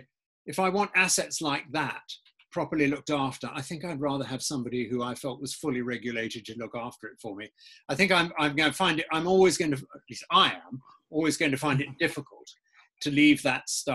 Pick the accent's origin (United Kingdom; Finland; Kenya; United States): Kenya; I was brought up in Kenya, so I'm reasonably well au fait with life in Africa.